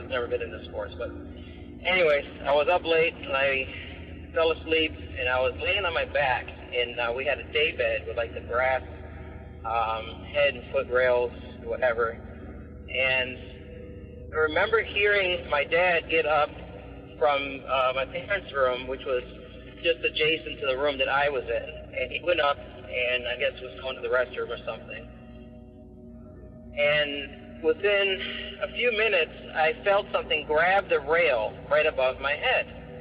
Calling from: Clarkston, Michigan, United States; I'm calling from Clarkston, Michigan.

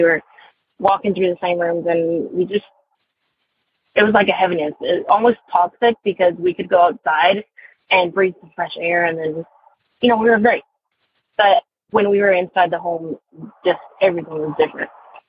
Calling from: North Carolina, United States; I am calling from North Carolina, and the story that I've been holding on to for a while

